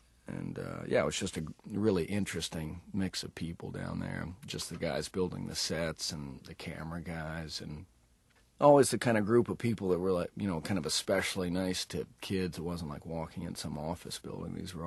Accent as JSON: {"language": "English", "region": "Texas", "country": "United States", "tie": "born or raised there", "said": "Growing up in Texas, I would have to kind of hide the fact that I had absolutely no interest in the sports page."}